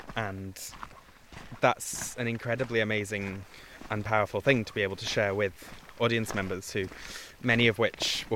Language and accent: English; Scotland, United Kingdom; And growing up on the West Coast, on the Isle of Skye, I didn't have the words for it.